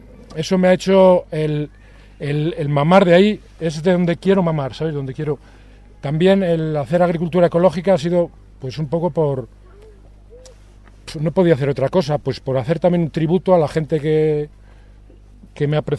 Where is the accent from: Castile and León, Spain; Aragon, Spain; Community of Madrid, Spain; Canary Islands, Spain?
Castile and León, Spain; Tudela de Duero; vengo de Tudela de Duero, un pueblo de aquí de la provincia de Valladolid, soy agricultor